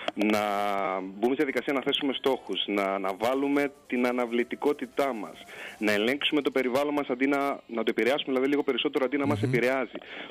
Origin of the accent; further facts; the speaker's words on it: Crete, Greece; Είναι πλέον σαν δεύτερο μου σπίτι η Κύπρος. Έτσι κατάγομαι από την Κρήτη, οπότε καταλαβαινόμαστε ως νησιώτες